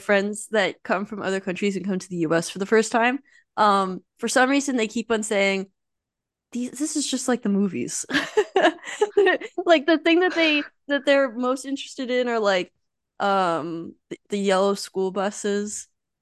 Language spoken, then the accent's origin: English; Pennsylvania, United States; I obviously I grew up in Pennsylvania, and my family actually left Italy in 1905 and came to New York.